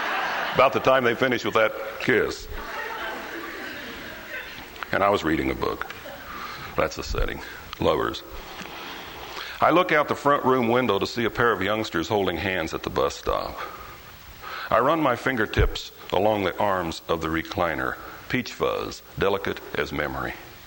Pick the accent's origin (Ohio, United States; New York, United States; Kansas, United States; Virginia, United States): Kansas, United States; But when I grew up in Kansas, and the place you grow up in does have a hold on you of sorts.